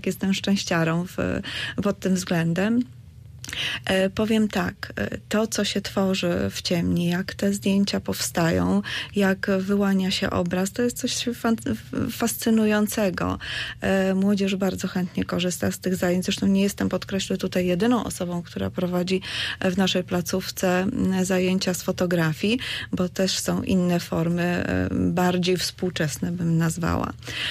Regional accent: Baltic coast, Poland; liceum, które gdzieś tam kończyłam daleko, wiele kilometrów stąd, bo pochodzę z nadmorza.

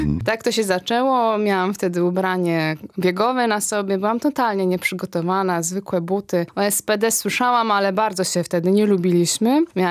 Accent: Polanica-Zdrój, Lower Silesian Voivodeship, Poland; moved away as an adult; now in Zielona Góra, Poland; przyjechałam do Zielonej Góry, bo w ogóle nie jestem stąd, mieszkam w Polanicy Zdroju

